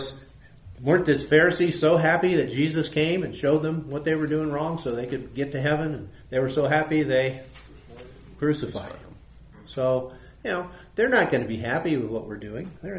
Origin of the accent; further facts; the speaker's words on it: United States; Because I'm an American.